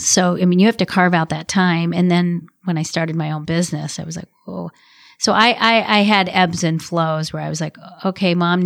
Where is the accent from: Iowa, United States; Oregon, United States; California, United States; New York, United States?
Iowa, United States; Ames; And we grew up in Ames, Iowa. So it was like this small kind of town, but yet big world in our household.